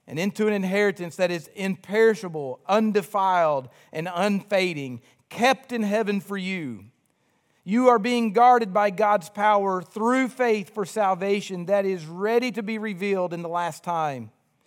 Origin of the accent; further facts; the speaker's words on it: Georgetown, Kentucky, United States; I am a homegrown Kentucky boy. I have been in Georgetown nearly my entire life. My accent says a little different, but I have family deep ties in Georgetown. My wife is from there.